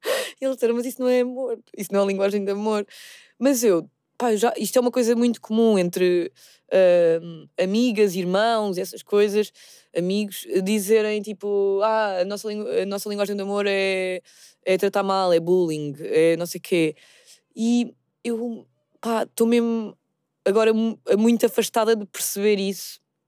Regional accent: Aroeira, Setúbal, Portugal; tendo em conta que eu passei muito da minha infância na Aroeira

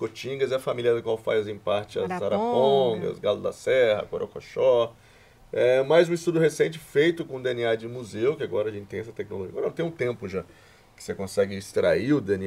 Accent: Resende, Rio de Janeiro, Brazil; Minha família, minhas raízes são mineiras, mas eu cresci em Resende, de frente para o Parque Nacional de Itatiaia.

